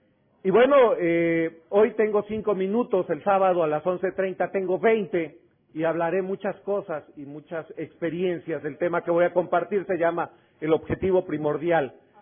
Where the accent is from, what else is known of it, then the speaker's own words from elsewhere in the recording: Xalapa, Veracruz, Mexico; soy alcohólico y vengo de Jalapa, Veracruz, México.